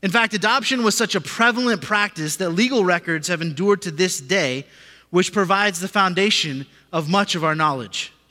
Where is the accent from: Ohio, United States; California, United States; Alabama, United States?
California, United States; Santa Cruz; And I'm from Santa Cruz, California. Long way from home, but I love it here.